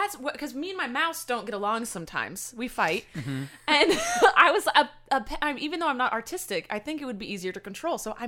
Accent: United States; I want it now. I'm American.

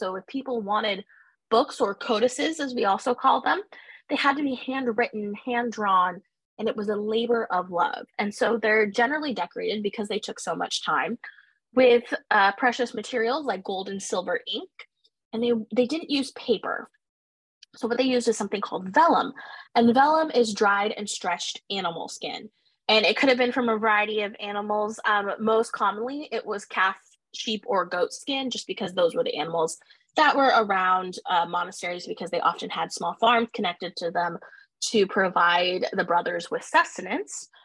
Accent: Pacific Northwest, United States; since I'm from the Pacific Northwest.

